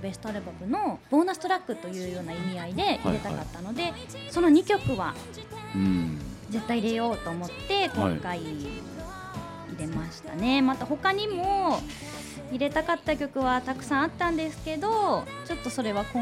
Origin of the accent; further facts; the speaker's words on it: Sunagawa, Hokkaido, Japan; あとはその私砂川出身なんですけど